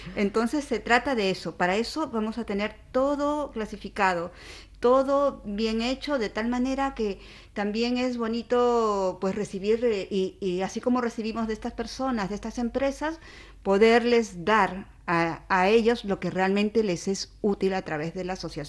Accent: Lima, Peru; now in Almería, Spain; estoy yo, que soy de Lima, Perú, de aquí a Lima.

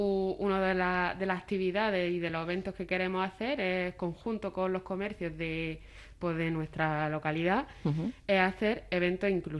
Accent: Al Hoceima, Tanger-Tetouan-Al Hoceima, Morocco; Spanish is a second language; now in Spain; Pero es que literal, o sea, soy de Alucemas, aquí enfrente.

